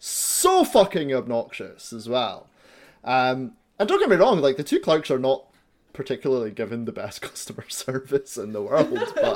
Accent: Scotland, United Kingdom; Also, as well, we're Scottish. We say about all the fucking time.

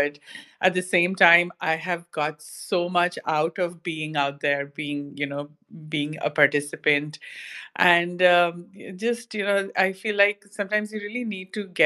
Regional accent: India; now in Canada; I come from India, so my roots came from there. I live in Canada. I've traveled all over the world. So I like to think of myself as a global citizen that has one foot in the East and one foot in the West.

